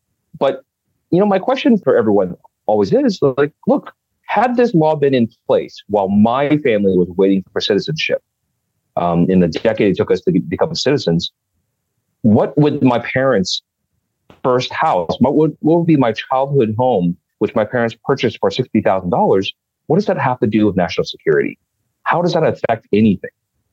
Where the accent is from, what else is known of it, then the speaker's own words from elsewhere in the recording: Houston, Texas, United States; also born or lived in Odessa; And we kind of lived in Odessa for a while. And then I grew up in Houston.